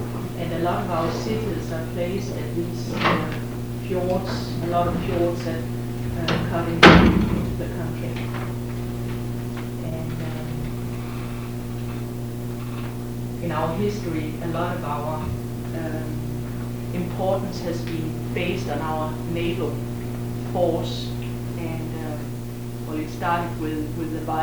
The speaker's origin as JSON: {"language": "English", "region": "Central Denmark Region", "country": "Denmark", "tie": "born or raised there", "said": "here in the middle of Jutland is my hometown, which is a town of 40,000 people, and it's really very pretty situated at the largest river run in Denmark runs through it"}